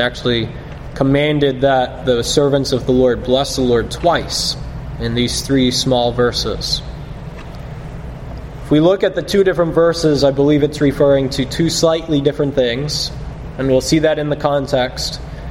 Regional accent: New England, United States; I guess I'm from New England, so this would be a little more to me

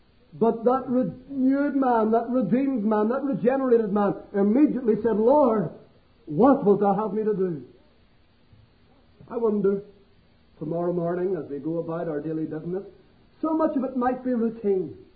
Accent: Northern Ireland, United Kingdom; I come from Northern Ireland, and in our worship, we are very simplistic.

